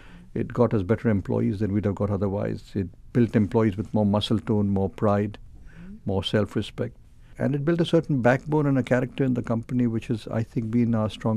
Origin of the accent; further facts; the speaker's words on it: Mumbai, Maharashtra, India; In Mumbai, which is the erstwhile Bombay, the same city.